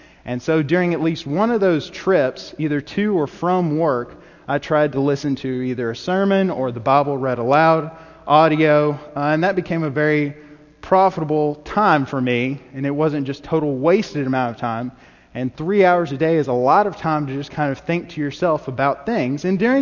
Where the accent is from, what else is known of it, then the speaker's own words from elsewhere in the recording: Bowling Green, United States; I'm from Bowling Green. I was here for a very long time. My entire life, and then I moved away for the past 2 years and lived in Atlanta.